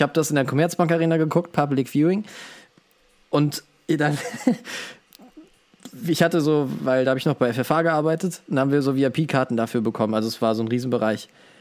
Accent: Offenbach, Hesse, Germany; und ich komme aus Offenbach

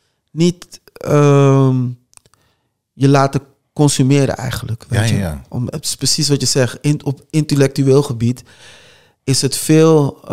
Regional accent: Alphen aan den Rijn, South Holland, Netherlands; also born or lived in The Hague; Ik ben in Alphen aan de Rijn heb ik gewoond. Ik ben in Den Haag ben ik geboren, maar latere leeftijd heb ik mijn jeugd veel meegemaakt in Alphen aan de Rijn. We waren een van de eerste donkere gezinnen in die wijk.

